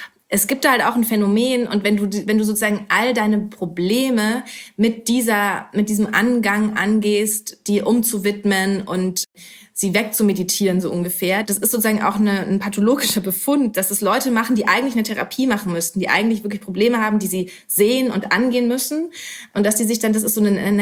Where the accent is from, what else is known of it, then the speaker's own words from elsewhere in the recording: Bavaria, Germany; Mit meiner Kindheit in Bayern